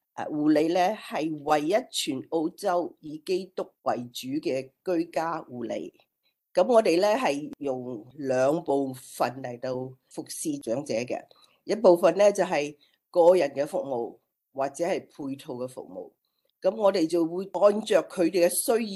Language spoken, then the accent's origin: Cantonese; China; now in Australia; 我哋中国人反而咧觉得啊